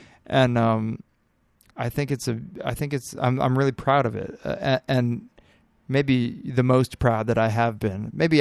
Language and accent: English; San Antonio, Texas, United States; I grew up on Park Hill in San Antonio, Texas.